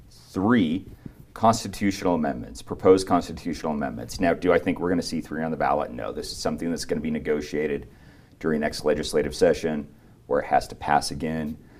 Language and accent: English; Elko, Nevada, United States; I'm born and raised in Elko, Nevada. My dad was a gold miner. I've worked in a mine.